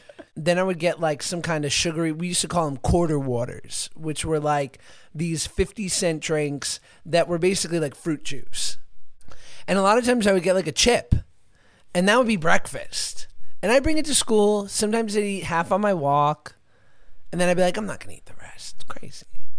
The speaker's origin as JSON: {"language": "English", "region": "New York", "country": "United States", "tie": "born or raised there", "said": "I grew up in New York, and I would hear people going, and I just never did."}